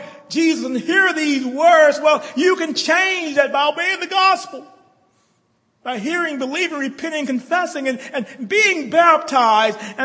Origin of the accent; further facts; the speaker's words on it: Alabama, United States; It's an old phrase that we use growing up in Alabama as little kids